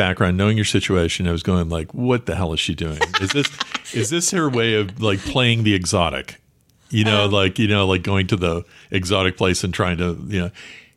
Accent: Worcester, United States; And that's just part of growing up in Worcester.

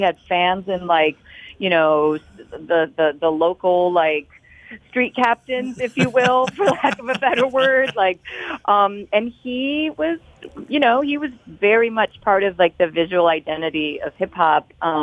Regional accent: Detroit, Michigan, United States; And, you know, I grew up in Detroit. And so we had like Northland Skating was my local rink when I heard a lot of that music.

